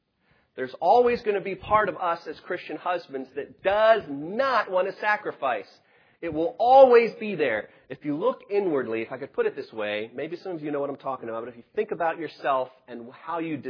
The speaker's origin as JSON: {"language": "English", "town": "Richmond", "country": "United States", "said": "I'm from Richmond, quiet, come here."}